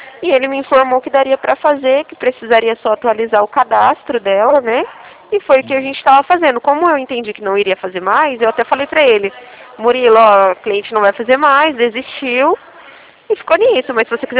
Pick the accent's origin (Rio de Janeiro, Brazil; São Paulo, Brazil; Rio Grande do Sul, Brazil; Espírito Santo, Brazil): São Paulo, Brazil; Presidente Prudente; Que eu sou de Presidente Prudente, né?